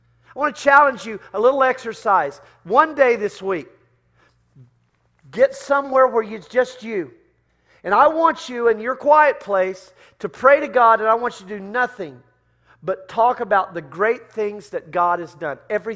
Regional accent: Texas, United States; Man, I love being a Texan. I crow about it all the time. I'll fly my flag. I'll fly my come take it flag. I love doing that, man. I'm Texan through and through.

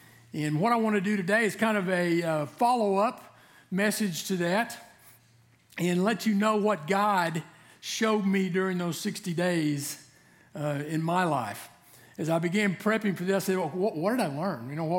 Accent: Jenks, Oklahoma, United States; I grew up in Jinx, Oklahoma. Was there from like the age 5 to 18 until I left for college.

